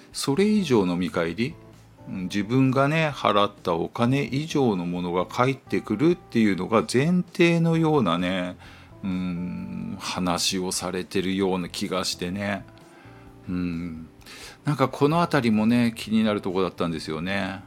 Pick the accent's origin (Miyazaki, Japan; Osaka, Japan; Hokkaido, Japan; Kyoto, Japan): Miyazaki, Japan; 僕もね、あの宮崎のね九州の宮崎の田舎出身ですけどね